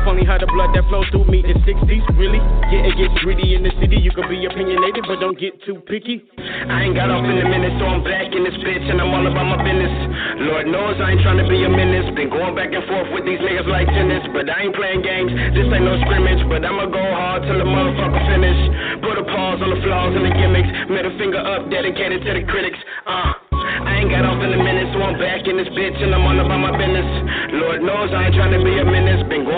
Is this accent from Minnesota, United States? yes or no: yes; St. Paul, Minnesota, United States; I'm from St. Paul, Minnesota. … from Minnesota.